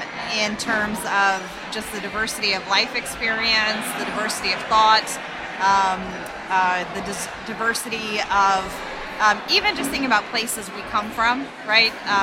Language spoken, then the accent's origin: English; Indianapolis, Indiana, United States; I am from Indianapolis